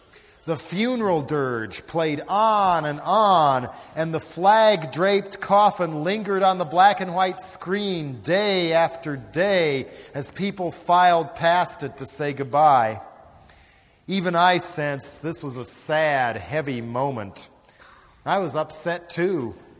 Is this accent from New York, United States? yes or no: no; Boulder, Colorado, United States; I grew up in Boulder, Colorado, about 4 miles from the Rocky Flats nuclear weapons plant.